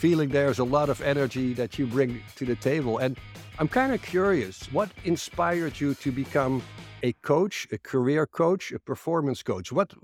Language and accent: English; Netherlands; now in Arizona, United States; I'm your host. I'm originally from the Netherlands, happily residing in the beautiful Grand Canyon state of Arizona in the United States. I'm also known as